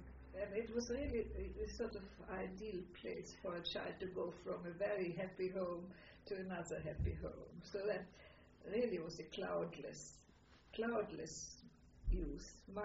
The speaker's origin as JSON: {"language": "English", "town": "Jablonec", "region": "Liberec Region", "country": "Czechia", "tie": "born or raised there", "said": "I grew up in Jablonec, which is a Czech name, but it was an entirely German part. It was in the Sudets."}